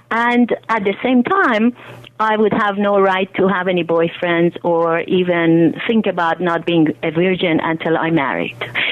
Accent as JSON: {"language": "English", "country": "Iran", "tie": "born or raised there", "said": "growing up in Iran, there are two things that come up for me the most important."}